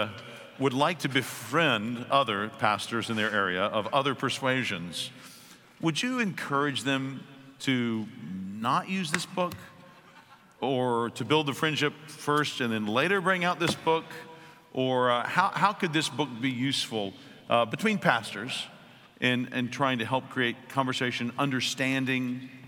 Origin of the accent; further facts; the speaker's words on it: the South, United States; I grew up in the South as a white man.